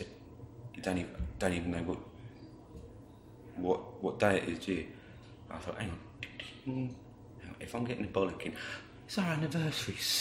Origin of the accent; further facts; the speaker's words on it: Horley, South East England, United Kingdom; I was brought up in Hawley, which is one side of Gatwick.